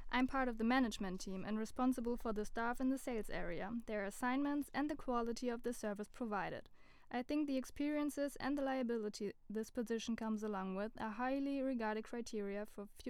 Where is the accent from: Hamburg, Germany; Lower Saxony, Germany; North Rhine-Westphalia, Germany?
Hamburg, Germany; I knew that my studies would make me leave my hometown Hamburg